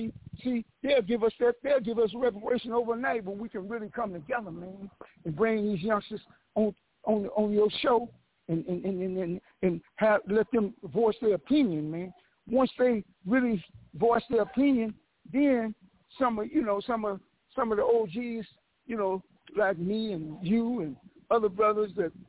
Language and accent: English; Los Angeles, California, United States; now in Lancaster, United States; See, I come from South Central right out there, man. I'm in Lancaster right now.